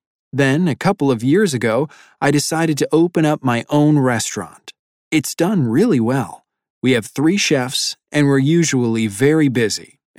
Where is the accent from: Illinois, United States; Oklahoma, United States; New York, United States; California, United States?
Illinois, United States; I grew up near Chicago.